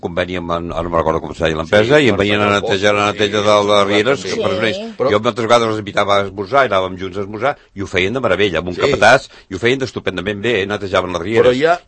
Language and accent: Catalan; Mataró, Catalonia, Spain; com jo sóc mataroní, i un altre pot ser sabadellany.